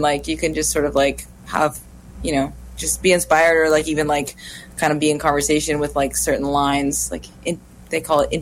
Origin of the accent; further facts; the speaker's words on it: Odanak, Quebec, Canada; It's just … I'm Abenaki from Odenak